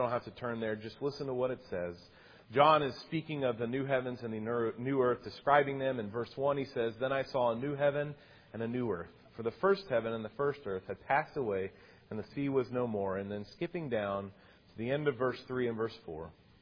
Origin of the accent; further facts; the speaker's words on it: Tennessee, United States; And so, growing up in Tennessee, there are a lot of different landforms, a lot of hills, rolling hills of Tennessee, a lot of rocks and trees and things like that.